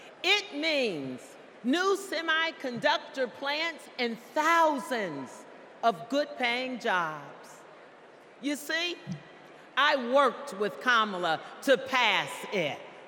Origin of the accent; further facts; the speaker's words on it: Ohio, United States; I'm proud to represent Ohio in Congress. I was born in the Buckeye State, and I've never left.